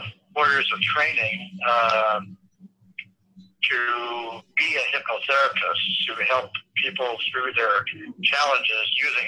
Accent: Detroit, Michigan, United States; now in California, United States; Originally, born and raised in Northwest Detroit.

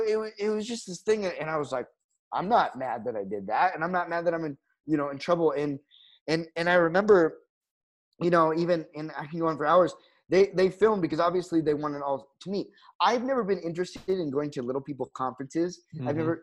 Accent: Provo, Utah, United States; From Provo, Utah.

